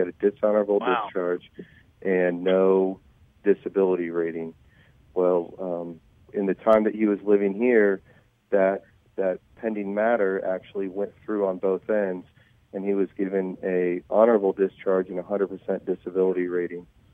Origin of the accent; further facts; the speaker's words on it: Kansas City, Missouri, United States; We're all from Kansas City, and we wanted to try to take care of our local community.